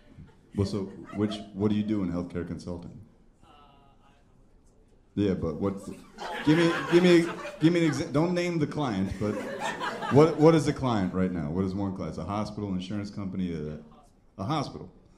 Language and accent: English; Parsippany, New Jersey, United States; I'm from Parsippany, and we didn't have a lot of you where we grew up.